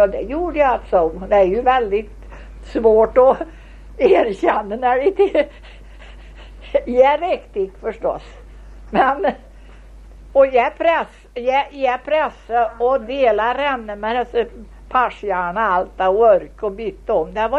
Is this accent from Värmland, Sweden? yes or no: yes; Värmland, Sweden; Och du vet, vi är värmlänningar.